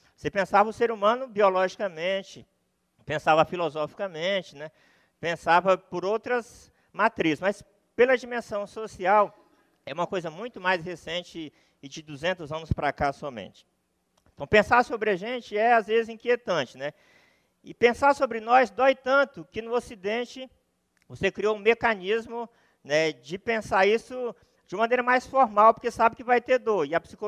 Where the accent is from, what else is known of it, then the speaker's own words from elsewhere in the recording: Tocantins, Brazil; now in Rio de Janeiro, Brazil; eu vim do Rio, onde eu moro, embora seja bem daqui de perto, do Tocantins, onde eu cresci, mas moro mais tempo no Rio do que eu gostaria, né?